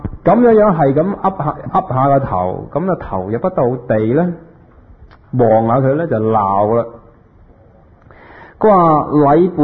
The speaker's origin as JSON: {"language": "Cantonese", "region": "Guangdong", "country": "China", "said": "佢哋係我哋廣東人"}